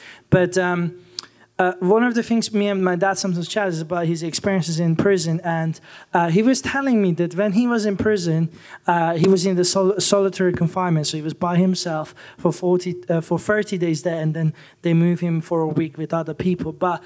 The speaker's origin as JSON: {"language": "English", "country": "Iran", "tie": "born or raised there", "said": "I grew up in Iran."}